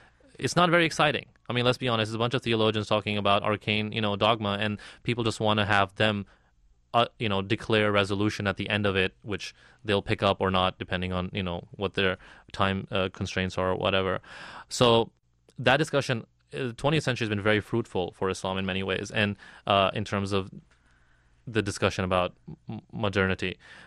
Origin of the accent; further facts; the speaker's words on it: United States; if we're talking about France, as an American, I don't agree with the kind of secular mandate that the French state imposes on everyone